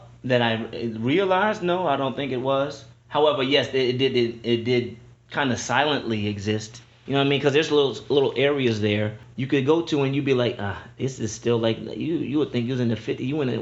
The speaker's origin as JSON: {"language": "English", "town": "Charlottesville", "region": "Virginia", "country": "United States", "said": "actually I'm from Charlottesville where all that went happened."}